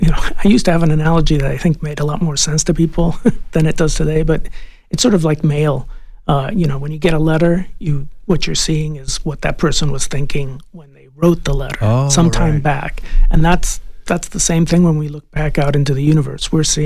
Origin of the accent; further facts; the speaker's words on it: Los Angeles, California, United States; And yeah, I grew up in Los Angeles, so I could see 5 stars.